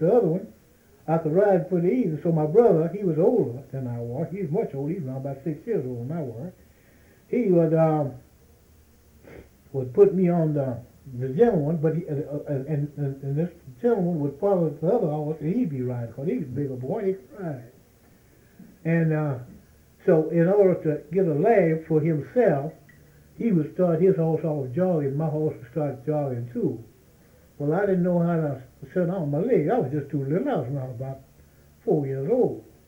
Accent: Richmond, Kentucky, United States; Richmond, Kentucky, but it really wasn't Richmond. But I'm going to say Richmond. I was born in the country. I was from Richmond.

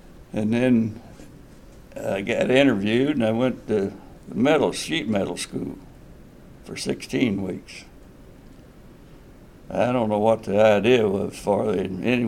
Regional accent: Highland Park, United States; I was born in Highland Park in 1920, June the 27th, 1920. Lived there until I was 13 and moved to the West End.

